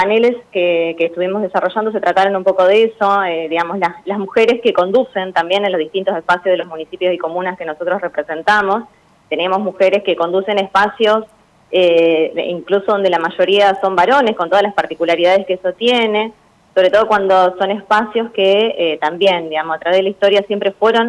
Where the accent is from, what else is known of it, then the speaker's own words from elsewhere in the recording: Campo Andino, Santa Fe, Argentina; moved away; yo soy de un pueblo, soy de Campo Andino, me vine a vivir acá cuando empecé a estudiar.